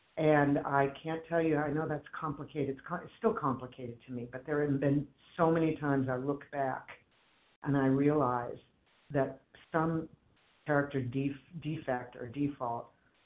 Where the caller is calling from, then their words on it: Boston, Massachusetts, United States; I'm a recovered compulsive overeater in the Boston area